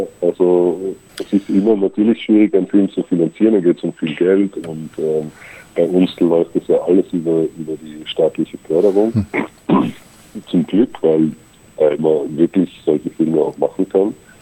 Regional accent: Austria; ich bin ja aus Österreich

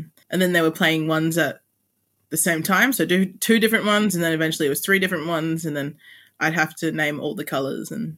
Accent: Western Australia, Australia; I'm 17 and I grew up on Wadjuk country in West Australia. And then my mum's side is Kukucha Walpiri and my dad's side is Pintipi from the East Kimberley and around there.

